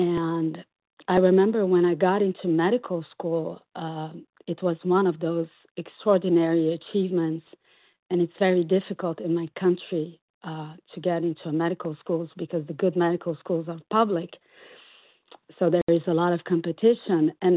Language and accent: English; Brazil; English is a second language; I'm from Brazil.